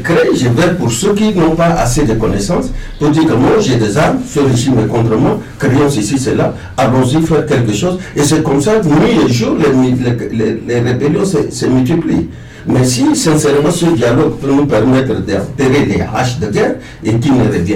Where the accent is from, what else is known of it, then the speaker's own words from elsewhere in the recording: Central African Republic; pour dire que moi je suis centrafricain